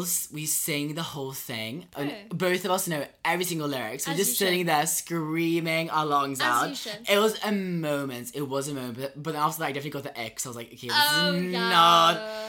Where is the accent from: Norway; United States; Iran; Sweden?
Sweden; English is a second language; now in London, United Kingdom; before I moved from Sweden, I was always quite sad, like, okay, well, I'll, like, move to London and find, like, an English boy here